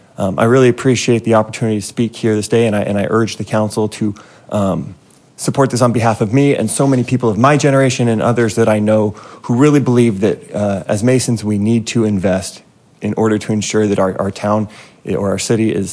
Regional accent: Mesa, Arizona, United States; I'm born and raised in Mesa.

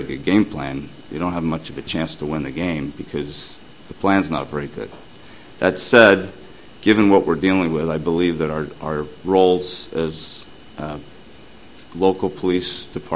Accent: Mesa, Arizona, United States; also born or lived in California; I'm a native of Mesa, almost born. I was born in California, but grew up here my entire life, attended all the Mesa public schools.

